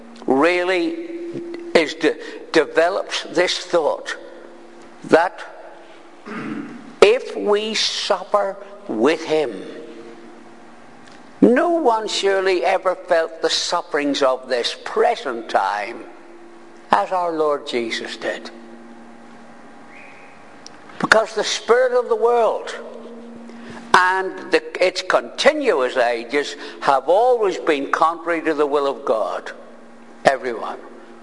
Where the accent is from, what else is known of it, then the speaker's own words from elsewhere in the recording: Ireland; And I have often read this, and being Irish, have misunderstood it.